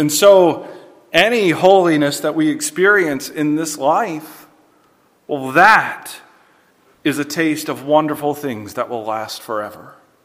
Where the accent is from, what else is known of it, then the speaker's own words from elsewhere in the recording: Alabama, United States; so I'm still from Alabama, right?